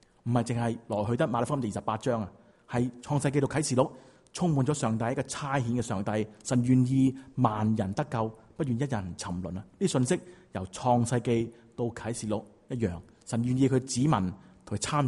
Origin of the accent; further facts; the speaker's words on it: China; 我都系中国人咧，好蒙福